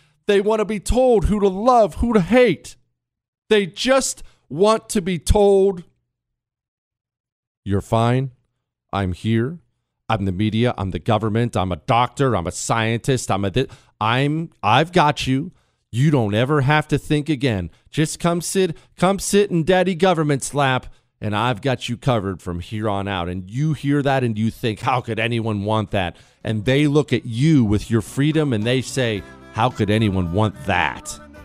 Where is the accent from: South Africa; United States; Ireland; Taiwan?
Ireland; I know I'm Irish and don't have anything to do with it.